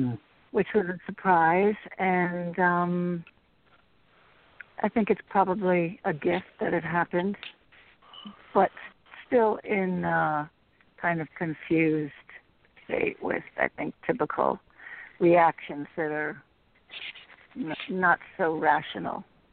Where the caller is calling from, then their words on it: Connecticut, United States; Hi, from Connecticut. First time caller.